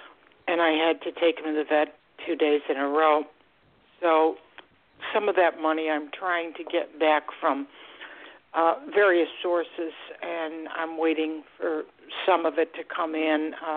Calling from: Florida, United States; I'm calling from Florida.

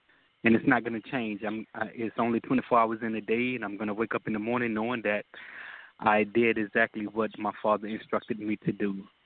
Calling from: Texas, United States; I'm calling from out of Texas.

